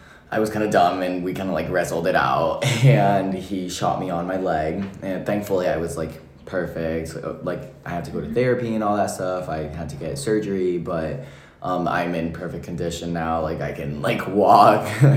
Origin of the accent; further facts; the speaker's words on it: Bogotá, Colombia; English is a second language; I'm 18 years old, and I grew up in Bogota, Colombia, as in South America.